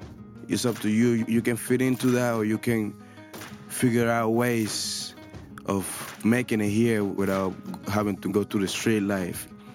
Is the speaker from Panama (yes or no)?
yes; Panama City, Panamá, Panama; I grew up in Panama City, man. Real, real humble. It was like seven of us, all my brothers and sisters, living in one room.